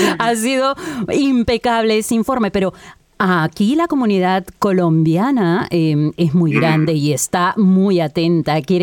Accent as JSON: {"language": "Spanish", "country": "Peru", "said": "no te lo digo porque soy peruana"}